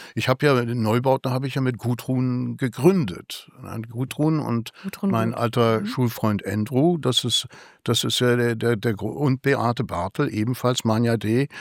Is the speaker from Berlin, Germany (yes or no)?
yes; Berlin, Germany; wenn mich jemand fragt, wo ich herkomme, würde ich als erstes immer sagen Berlin.